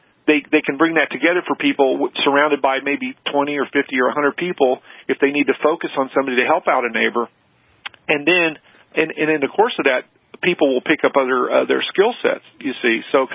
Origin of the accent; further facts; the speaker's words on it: Missouri, United States; for the listeners, I am originally from Missouri, from the rural areas.